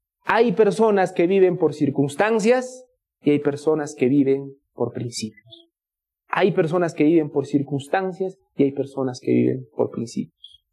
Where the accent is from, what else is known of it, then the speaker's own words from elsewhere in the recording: Sicuani, Cusco, Peru; Ahora, los que somos peruanos y sicuaneños, no nos podemos sentir ajenos por lo siguiente.